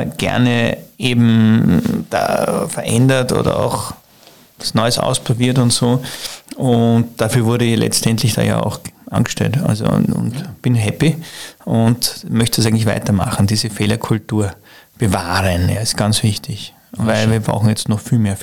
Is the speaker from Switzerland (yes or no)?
no; Vienna, Austria; born there; bin ja eigentlich auch gebürtiger Wiener, weil sie sich nicht leugnen lässt anhand meiner Sprache.